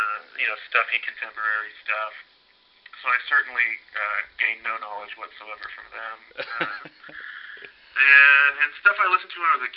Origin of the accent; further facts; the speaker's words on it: Austin, Texas, United States; I grew up in Austin, Texas, born and raised. Spent the first 22 years of my life there.